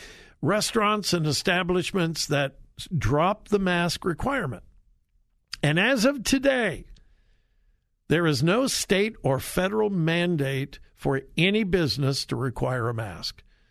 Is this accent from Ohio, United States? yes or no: yes; Columbus, Ohio, United States; we're from out of town. We're from Columbus, and we're just up here over the weekend